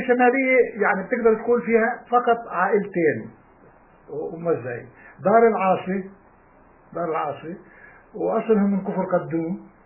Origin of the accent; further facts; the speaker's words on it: Palestine; now in Venezuela; انا سافرت على فنزويلا قعدت 40 سنة لكن ما بقدر انسى انكر اني انا اصلي فلسطيني وانا عربي